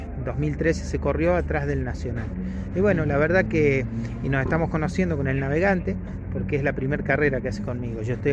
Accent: Chamical, La Rioja, Argentina; Se armó en Chamical, yo soy de Chamical, no de La Rioja capital, de acá a 140 kilómetros.

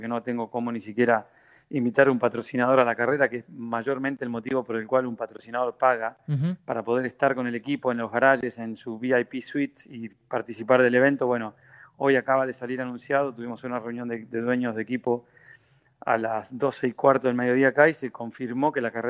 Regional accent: Argentina; Como argentino y como fierrero, te imaginas que me encantaría poder tener un equipo en Argentina alguna vez o volver al país

